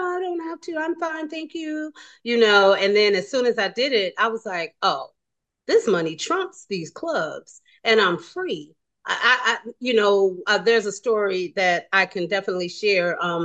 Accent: Flint, Michigan, United States; also born or lived in Chicago / New York / Switzerland; now in New Orleans, United States; I'm originally from Flint, Michigan. I grew up, I graduated from school early. I went to college at Alabama State. Then I lived in Chicago. Then I lived in New York.

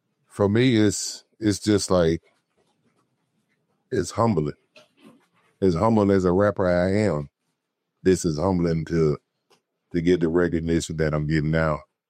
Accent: Memphis, Tennessee, United States; also born or lived in Newport / Milwaukee / California; I was born in Newport, Rhode Island. But by the age of 5, I had moved here to Memphis. And then we moved to Milwaukee for about 2 years. Then we came back.

